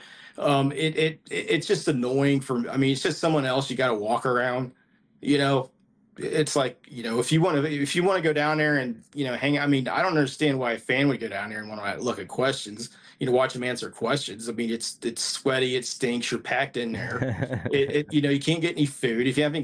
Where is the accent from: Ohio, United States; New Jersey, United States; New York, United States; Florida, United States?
Ohio, United States; I'm from Ohio.